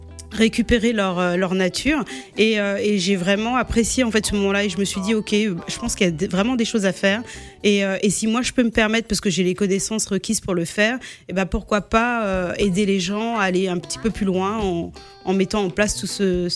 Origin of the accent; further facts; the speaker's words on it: Martinique, France; born there; j'ai des origines berbères d'un arrière-arrière-grand-père. Je suis née en Martinique.